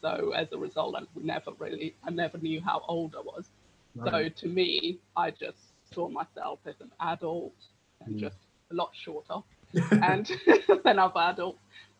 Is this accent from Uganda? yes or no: yes; Uganda; now in Hertfordshire, United Kingdom; I'm originally from Uganda. I'm currently living in Hertfordshire.